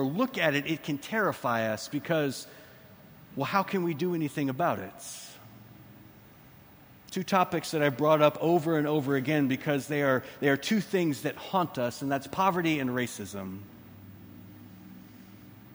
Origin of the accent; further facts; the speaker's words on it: Texas, United States; and as a Texan, relearning that is a bit difficult